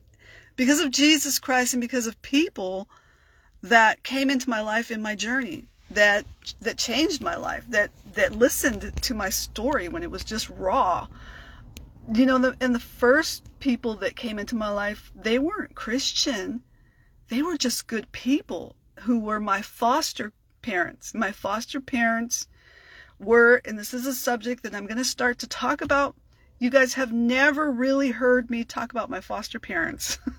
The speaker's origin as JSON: {"language": "English", "town": "San Diego", "region": "California", "country": "United States", "tie": "born or raised there", "said": "I grew up, I'm from San Diego, born and raised here in San Diego. I'm from Southeast San Diego, to be more specific."}